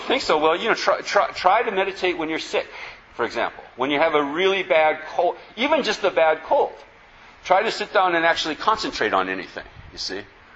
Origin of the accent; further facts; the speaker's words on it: United States; And, you know, I'm an American and all.